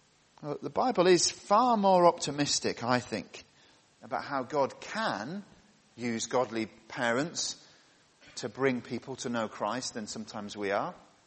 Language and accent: English; England, United Kingdom; speaking as an Englishman